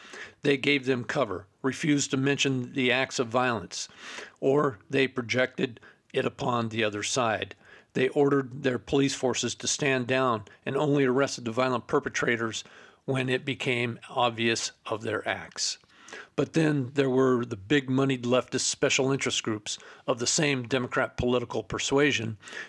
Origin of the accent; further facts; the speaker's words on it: Virginia, United States; In my home state of Virginia, state legislation was passed 2 years ago